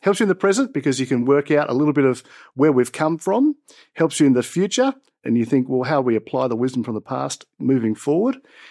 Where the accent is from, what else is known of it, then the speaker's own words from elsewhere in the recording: Sydney, New South Wales, Australia; I grew up in Sydney, wonderful Christian parents, raised me in the faith, taught me about grace and Jesus.